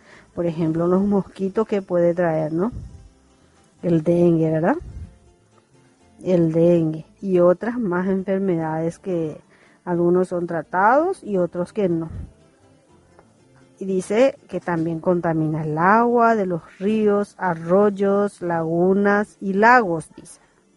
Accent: Paraguay; Vamos a ser realistas como paraguayos. Que siempre cargamos todo en una bolsa.

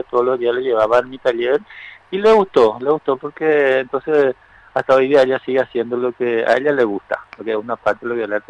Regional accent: Paraguay; yo me quedé, yo dije me voy a quedar a Paraguay y me quedé a trabajar en mi país

